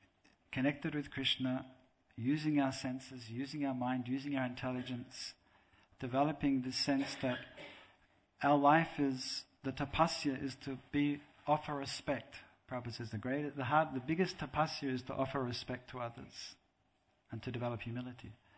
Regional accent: Australia; I'm from Australia and we live on beaches practically.

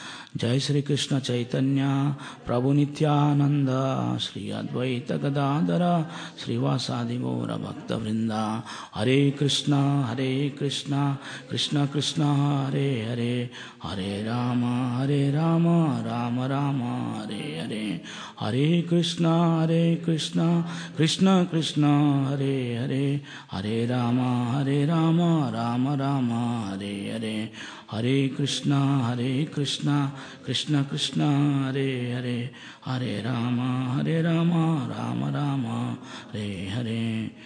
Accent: Andhra Pradesh, India; I mean, I am from Andhra Pradesh.

